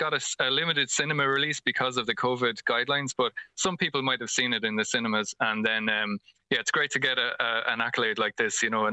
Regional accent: Kilkenny, Leinster, Ireland; we are from Kilkenny, so we set the film in Kilkenny

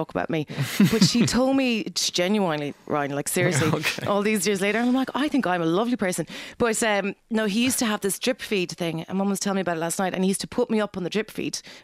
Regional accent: Ireland; born there; because I was born in Ireland.

